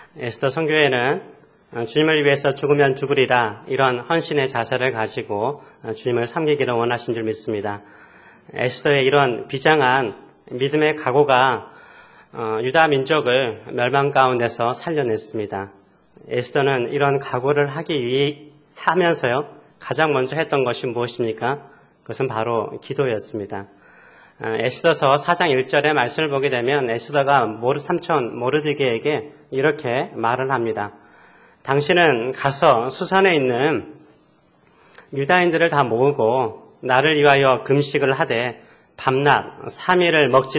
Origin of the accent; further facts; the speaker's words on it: South Korea; born there; 저는 한국 한 시골에서 태어났습니다.